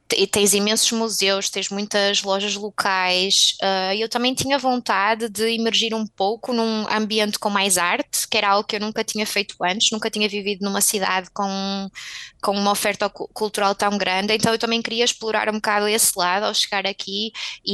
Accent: Portugal; acho que não são tão acolhedores como nós portugueses

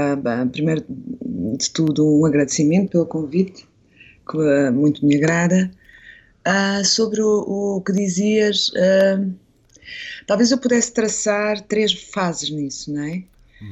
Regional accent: Madeira, Portugal; born there; also born or lived in Azores / Cape Verde; Os Açores, a Madeira onde nasci, os Açores onde residi e resido ainda de alguma forma, paralelamente, desde a minha adolescência. E Cabo Verde, foi também um país onde eu vivi durante 2 anos.

